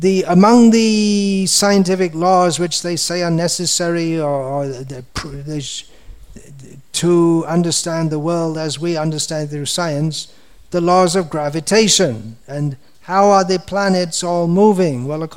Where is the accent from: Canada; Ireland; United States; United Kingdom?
United Kingdom; England; I am an Englishman, I am almost 64 years old